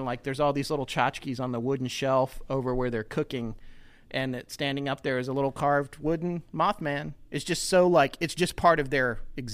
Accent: North Carolina, United States; And I'm from North Carolina.

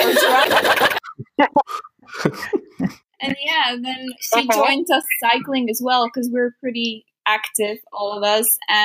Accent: Slovakia; English is a second language; I'm 26 years old. I'm from Slovakia

